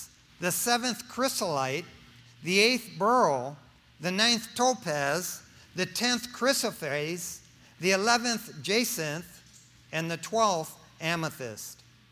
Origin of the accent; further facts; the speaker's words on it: Eastpointe, Michigan, United States; Now, I grew up in East Detroit, Michigan.